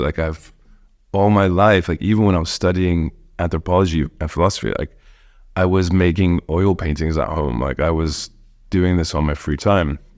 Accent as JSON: {"language": "English", "country": "France", "tie": "born or raised there", "said": "because I grew up in France for quite a bit."}